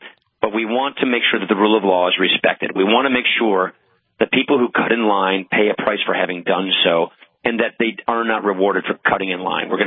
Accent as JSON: {"language": "English", "region": "Wisconsin", "country": "United States", "said": "I come from Wisconsin. The dairy industry is one of those industries."}